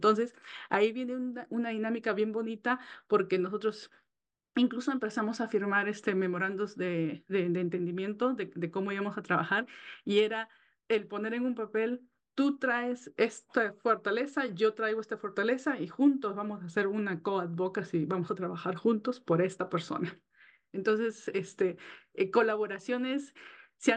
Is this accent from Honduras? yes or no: no; Peru; now in Virginia, United States; vivo en Virginia. Soy peruana